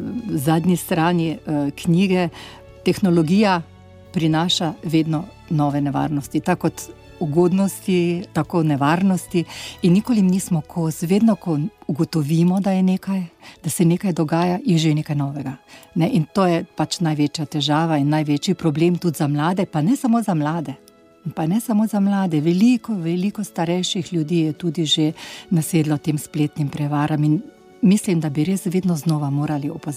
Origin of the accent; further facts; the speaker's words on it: Maribor, Drava, Slovenia; Najprej v Vzhodnem stolpu, na katerega smo Mariborčani zelo ponosni